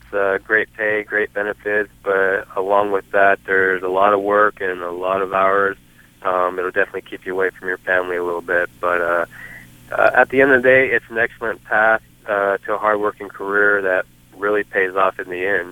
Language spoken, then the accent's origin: English; Washington, United States; now in Portland, United States; Portland, I'm actually from Washington, so Portland was an easy choice. It's close to home, family, friends